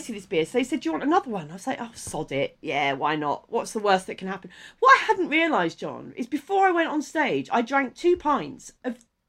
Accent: South East England, United Kingdom; I grew up in Kent.

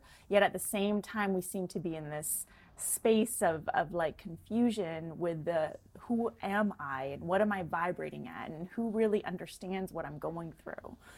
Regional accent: Vancouver, British Columbia, Canada; now in Los Angeles, United States; You know, I came from Canada. I moved from Vancouver in 2014.

